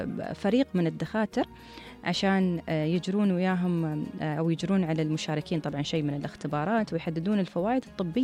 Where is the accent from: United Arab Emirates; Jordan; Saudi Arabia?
United Arab Emirates